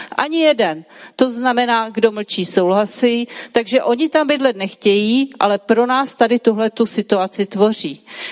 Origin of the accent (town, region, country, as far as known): Ostrava, Moravian-Silesian Region, Czechia